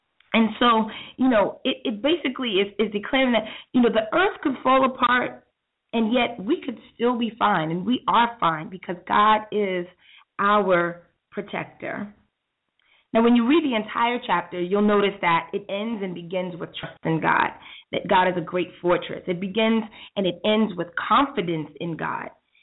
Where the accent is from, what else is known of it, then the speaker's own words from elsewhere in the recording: New York City, New York, United States; You know, I came from New York City where we were extremely busy all the time.